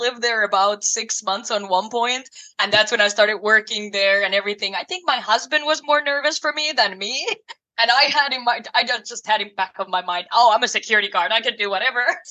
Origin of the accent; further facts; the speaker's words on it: Finland; English is a second language; moved away as an adult; now in Chicago, United States; I come from Finland originally, as you mentioned already, and I've been traveling ever since quite a lot.